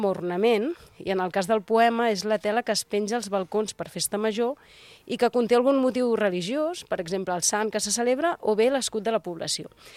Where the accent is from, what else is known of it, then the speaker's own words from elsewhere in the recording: Sant Andreu, Catalonia, Spain; el meu poble d'origen, que és Sant Andreu, i perquè nosaltres en diem poble i no barri, però bé, i Sant Sadurní, que és on treballo